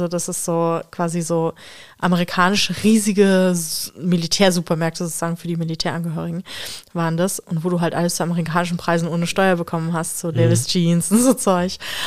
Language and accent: German; Frankfurt, Hesse, Germany; Ich bin an der amerikanischen Besatzungszone aufgewachsen in Frankfurt